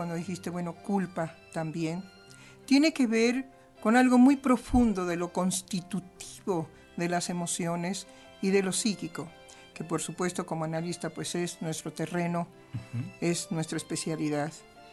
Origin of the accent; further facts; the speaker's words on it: Mexico; Es mi gente, es mi pueblo, es el sufrimiento de los mexicanos